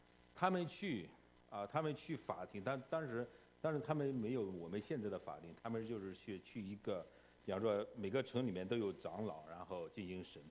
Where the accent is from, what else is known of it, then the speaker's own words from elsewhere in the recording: China; 因为我们都是中国人，对不对？都是从中国过来的，很多都是大陆过来的